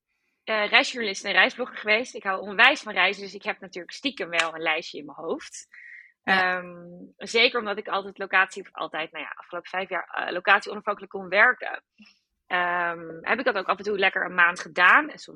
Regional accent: Amsterdam, North Holland, Netherlands; Daar kunnen wij als Amsterdammers nog wel wat van leren.

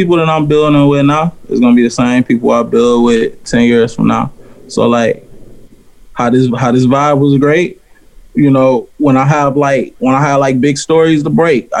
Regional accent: Detroit, Michigan, United States; now in Charlotte, United States; I'm from Detroit, and that's my home, but like I look at this like my home too.

